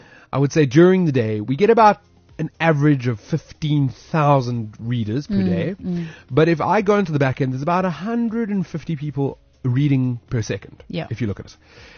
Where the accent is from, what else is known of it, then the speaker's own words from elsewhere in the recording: South Africa; So proud he's South African. It gives me shivers. And we are proud to have him as a South African.